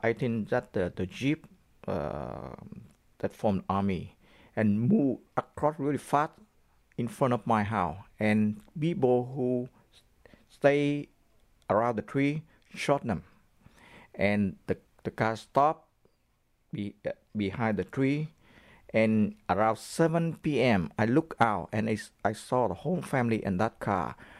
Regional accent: Saigon, Vietnam; I was born in 1950 in South Vietnam in the city called Saigon.

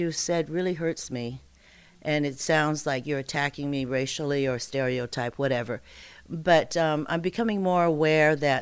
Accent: Seattle, Washington, United States; In Seattle, thank you. Yeah, I grew up in Seattle.

